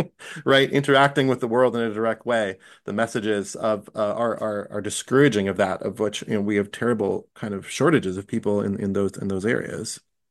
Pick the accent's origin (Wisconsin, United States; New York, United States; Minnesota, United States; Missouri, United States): Wisconsin, United States; Viroqua; and then made a conscious decision to come home to my hometown and teach high school, right? And I had a lot of family and cultural support for that. I was coming back into a very familiar context